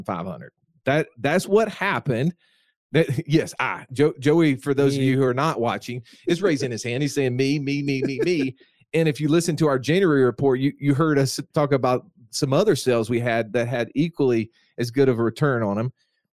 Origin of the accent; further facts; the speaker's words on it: Alabama, United States; I'm from Alabama.